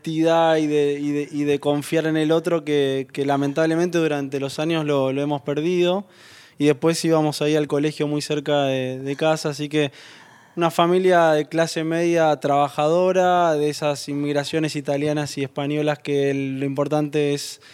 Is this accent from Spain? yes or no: no; Buenos Aires, Argentina; born there; Nací en el barrio de Belgrano, en el año 1977, en una casa de esas de antes, con mis padres, después nació mi hermano y mi hermana, mis abuelos paternos vivían muy cerca, del otro lado de Cabildo y Congreso. Eran esos barrios de Buenos Aires